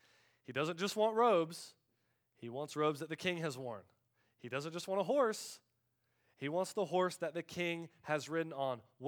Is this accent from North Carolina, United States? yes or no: no; Florida, United States; I'm from Florida, you know, snakes, alligators running around the woods my whole life growing up.